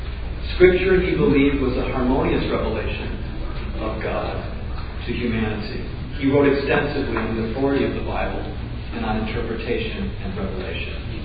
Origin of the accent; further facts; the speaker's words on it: Lake Michigan area, United States; We grew up near Lake Michigan, and we camped a lot.